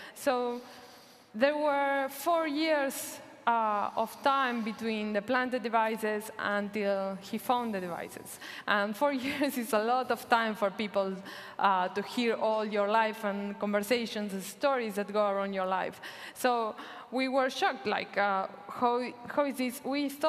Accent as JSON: {"language": "English", "country": "Argentina", "said": "I'm also from Argentina"}